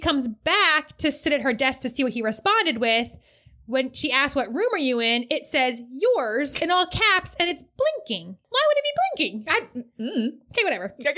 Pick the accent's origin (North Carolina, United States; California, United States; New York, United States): New York, United States; Maybe because I'm from New York, we don't trust people, but.